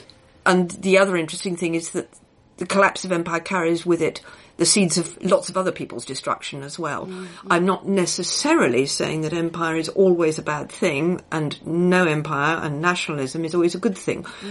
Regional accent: Greenwich, London, United Kingdom; As a child, I grew up near Greenwich

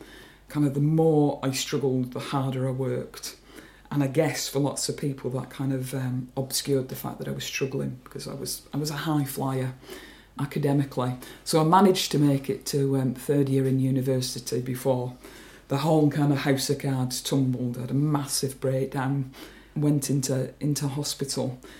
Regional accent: Burnley, North West England, United Kingdom; also born or lived in Liverpool; I grew up in Burnley and I moved away, went to Liverpool University.

